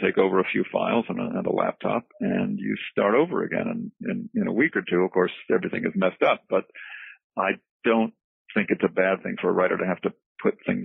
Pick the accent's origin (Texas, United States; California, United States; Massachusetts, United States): Massachusetts, United States; Boston; born there; I was born in Boston in 1950. In a lower, I suppose, a lower middle class housing development.